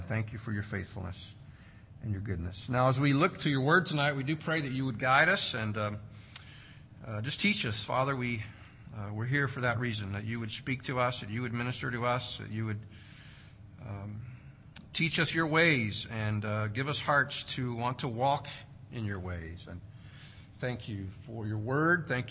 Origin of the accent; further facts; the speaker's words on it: Boise, Idaho, United States; since we're from Boise, we kind of got involved in the whole Bronco Nation thing.